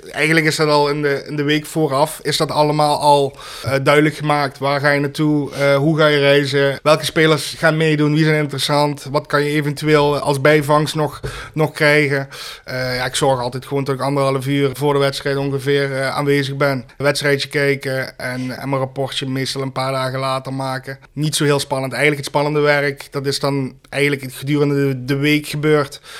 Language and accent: Dutch; Limburg, Netherlands; Dat hebben wij als Limburgers minder.